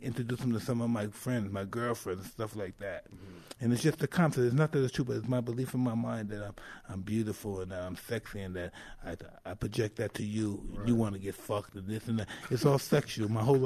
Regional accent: Brownsville, New York, United States; because I come from Brownsville, so I know bad.

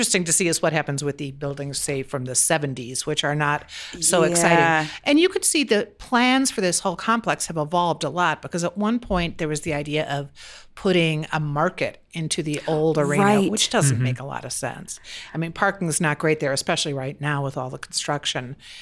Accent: Chicago, Illinois, United States; I'm a complete fraud because I'm from the Chicago suburbs

